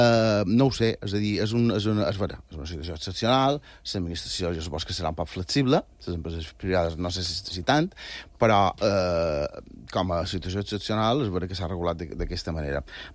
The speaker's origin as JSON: {"language": "Catalan", "region": "Balearic Islands", "country": "Spain", "said": "Som mallorquins"}